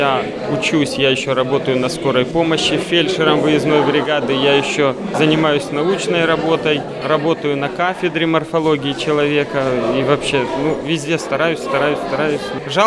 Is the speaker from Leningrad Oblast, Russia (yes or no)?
yes; Podporozhye, Leningrad Oblast, Russia; now in Veliky Novgorod, Russia; Нет, я из Ленинградской области, из города Подпорожья.